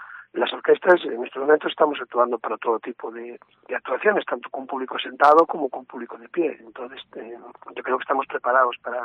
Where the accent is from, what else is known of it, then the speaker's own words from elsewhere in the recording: Galicia, Spain; date cuenta que somos de aquí, somos de Galicia